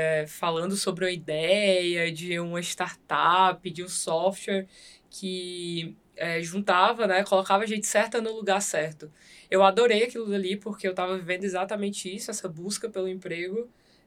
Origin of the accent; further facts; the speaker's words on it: Piauí, Brazil; moved away as an adult; now in São Paulo, Brazil; Sou uma piauiense de 31 anos, morando há 10 anos aqui em São Paulo.